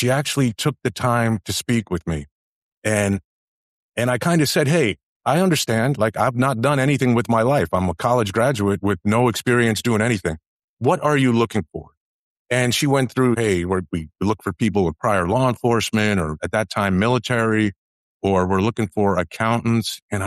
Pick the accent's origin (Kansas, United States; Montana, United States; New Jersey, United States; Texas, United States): New Jersey, United States; also born or lived in Everett, Massachusetts; I was born in Massachusetts. I lived in a little town called Everett. And then moved to, really, I would say when people ask me, where'd you grow up? New Jersey. That's really where I grew up.